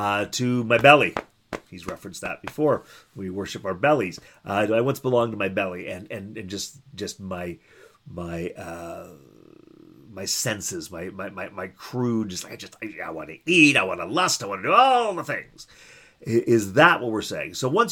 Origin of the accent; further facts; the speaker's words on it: Canada; I'm a Canadian, born in Canada. I think my family's been here for 7 generations, maybe 8. Been here a long time. But I certainly have roots in Ireland and in Scotland